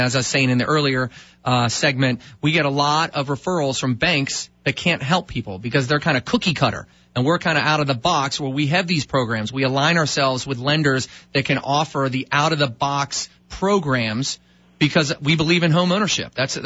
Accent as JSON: {"language": "English", "town": "Rockville", "region": "Maryland", "country": "United States", "tie": "born or raised there", "said": "Nice to meet you, my friend. I grew up in Rockville."}